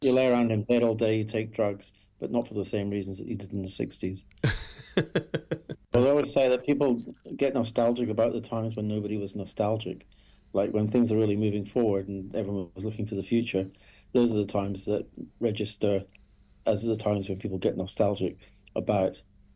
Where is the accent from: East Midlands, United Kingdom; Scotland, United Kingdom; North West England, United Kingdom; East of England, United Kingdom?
Scotland, United Kingdom; that might be partly due to being both Scottish, I guess.